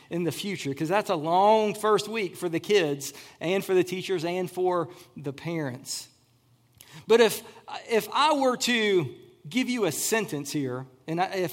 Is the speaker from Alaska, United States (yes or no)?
no; Virginia, United States; I was born and raised in Botetourt County. I passed Pleasant Hill growing up.